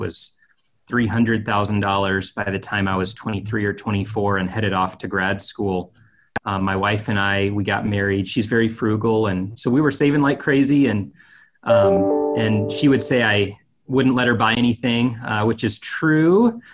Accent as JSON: {"language": "English", "town": "Dallas", "region": "Texas", "country": "United States", "tie": "born or raised there", "said": "I grew up in North Dallas. I'm a Texan and grew up in a Christian family."}